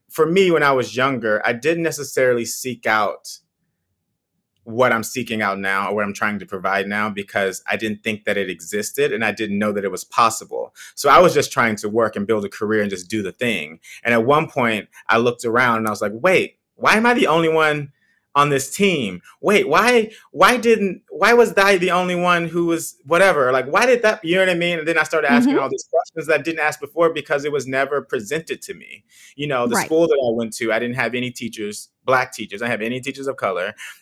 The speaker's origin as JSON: {"language": "English", "region": "Texas", "country": "United States", "tie": "born or raised there", "said": "I'm originally from Texas. I grew up on a farm, so like, I was in the country."}